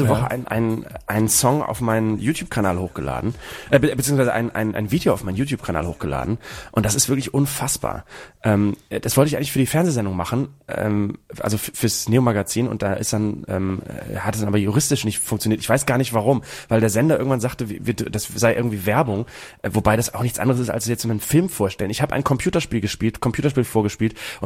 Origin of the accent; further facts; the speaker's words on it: Bremen, Germany; Und da kann man jetzt wirklich durch meine alte Heimat fahren.